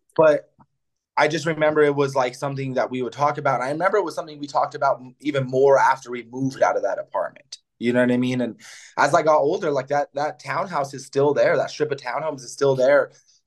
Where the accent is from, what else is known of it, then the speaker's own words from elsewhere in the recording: Albuquerque, New Mexico, United States; also born or lived in Santa Fe; I was born in Santa Fe, but when I was about 2 years old, me, my mom, and my older brother, who's 10 years older than me, we all moved to Albuquerque.